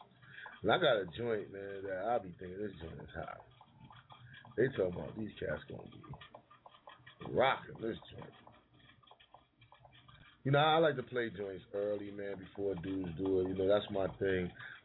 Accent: East Harlem, New York, United States; I like East Harlem because that's where I'm at, you know, I'm from East Harlem.

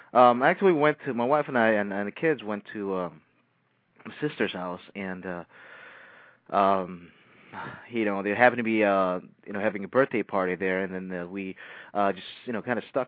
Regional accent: Philippines; I'm Filipino, so we in the Philippines, we do celebrate.

